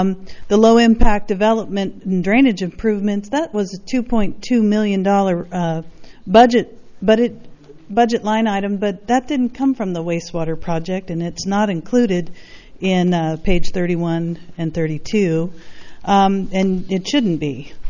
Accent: Los Osos, California, United States; from Los Osos

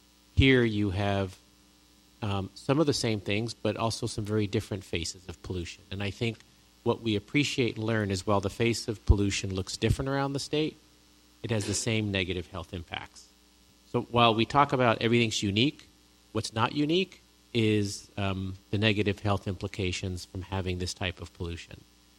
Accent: Richmond, California, United States; And I come from Richmond. I live and represent both on the Board of Supervisors and as an Air District member, the city of Richmond, which is also an AB 617 community.

